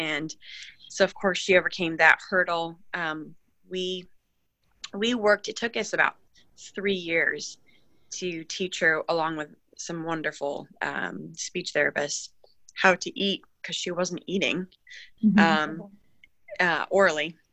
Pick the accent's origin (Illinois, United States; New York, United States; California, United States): New York, United States; being a New Yorker, I had went through a range of emotions